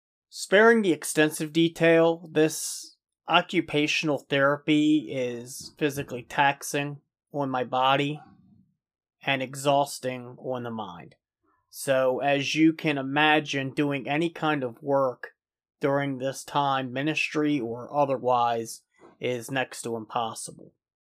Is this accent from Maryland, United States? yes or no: yes; Maryland, United States; I have headed a small, struggling ministry here in my home state of Maryland in the United States.